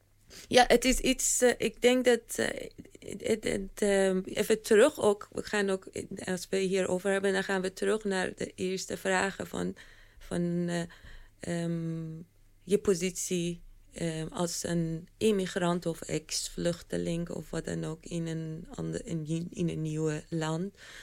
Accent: Iran; het is nu heel duidelijk dat ik uit Iran kom.

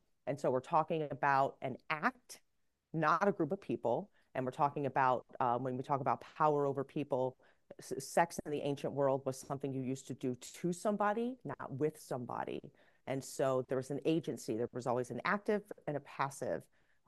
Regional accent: United States; I am a filmmaker from the United States.

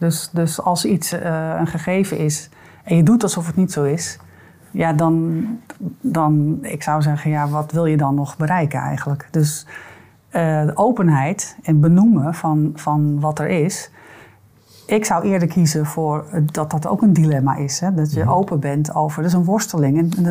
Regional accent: Zandvoort, North Holland, Netherlands; Maar ik zei al, ik kom uit Zandvoort.

